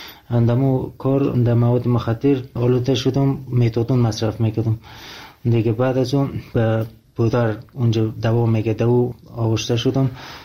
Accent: Afghanistan; من افغانی هستم

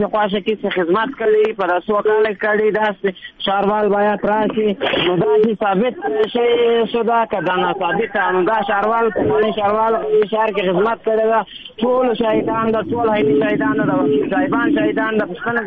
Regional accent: Ghazni, Afghanistan; زه یو وطن د غزنی باشنده یم. زنګوالم د خود شهر څخه

